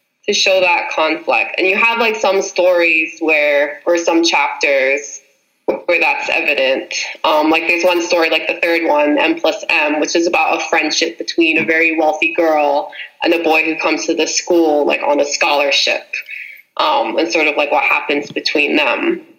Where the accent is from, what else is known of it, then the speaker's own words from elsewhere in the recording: Cali, Valle del Cauca, Colombia; especially like in the 80s and the 90s, which is like when I was growing up there